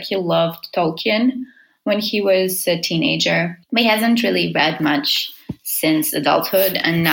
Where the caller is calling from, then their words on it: Helsinki, Uusimaa, Finland; English is a second language; I'm calling from Helsinki, Finland.